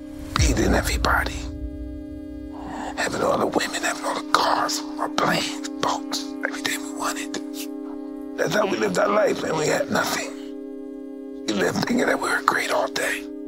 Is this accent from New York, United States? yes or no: yes; Brooklyn, New York, United States; I am from Brownsville, Brooklyn. I'm what fear looks like.